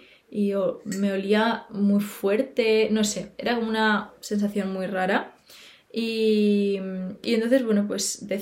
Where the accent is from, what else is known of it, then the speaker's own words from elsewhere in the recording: Málaga, Andalusia, Spain; yo, aunque no nací en Málaga, sí que me he criado aquí, así que pues he aprovechado y me he venido a mi casa, casa de mi madre